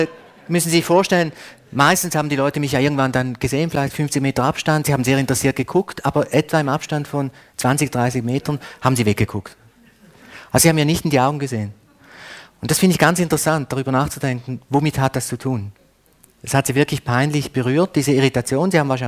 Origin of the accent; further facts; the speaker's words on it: Switzerland; Also bei uns in der Schweiz ist es sehr verpönt, also im öffentlichen Raum liegen, Siesta machen.